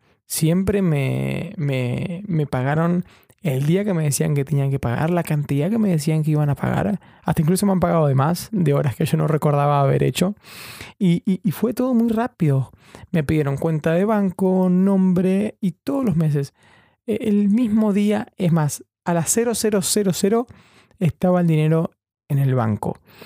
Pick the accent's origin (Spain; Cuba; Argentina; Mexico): Argentina; Chubut; Yo soy de Chubut, toda mi familia está allá, algunos son empleados públicos